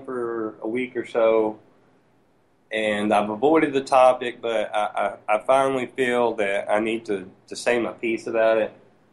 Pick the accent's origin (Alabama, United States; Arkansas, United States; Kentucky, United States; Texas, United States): Alabama, United States; I'm from Alabama. I've never been to a NASCAR race. I've never experienced really the Southern life.